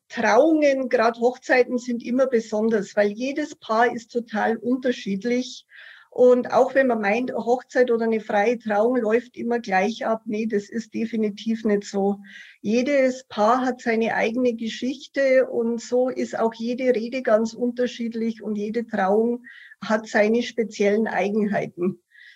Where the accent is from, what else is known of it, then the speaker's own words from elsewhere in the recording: Passau, Bavaria, Germany; born there; now in Munich, Germany; ich komme gebürtig aus Passau und wohne seit über 25 Jahren in München.